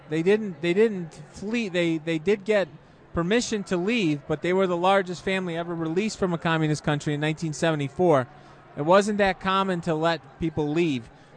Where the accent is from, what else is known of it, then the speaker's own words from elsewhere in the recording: Chicago, Illinois, United States; Yep, and in Chicago and then the Chicagoland area. But I've lived in Illinois my entire life.